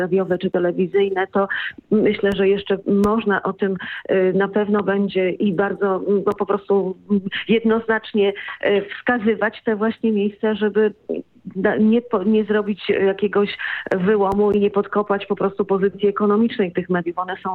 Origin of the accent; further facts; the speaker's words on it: Poznań, Greater Poland Voivodeship, Poland; bo ja z Poznania, to też dużo śniegu